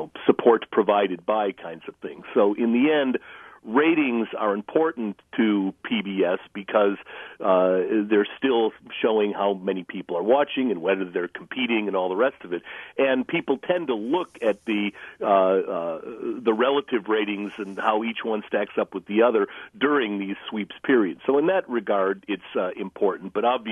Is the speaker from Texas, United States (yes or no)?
no; Chicago, Illinois, United States; to this day, I grew up in Chicago, and Marshall Fields was, Christmas time and special events and whatever.